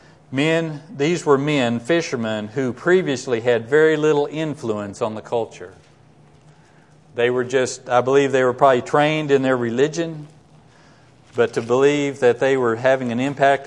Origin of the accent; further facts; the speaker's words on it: Dallas, Texas, United States; growing up in the South, I grew up in Dallas. I wasn't raised in a Christian home.